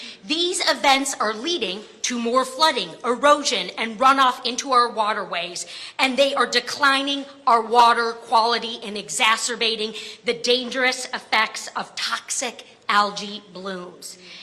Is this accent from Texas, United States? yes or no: no; Michigan, United States; it was an absolutely unbelievable spring and summer in my home state of Michigan